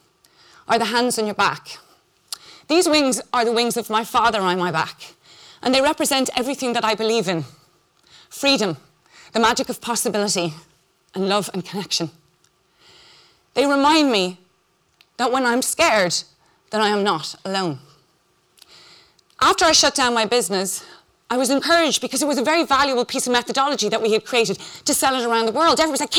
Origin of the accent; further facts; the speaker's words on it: Ireland; because I'm Irish, Catholic and guilty